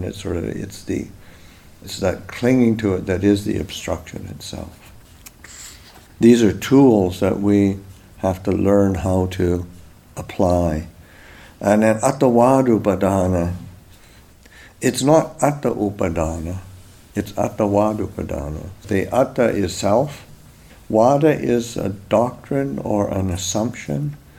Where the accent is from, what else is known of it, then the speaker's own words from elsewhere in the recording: Canada; say like I'm Canadian, grew up Canadian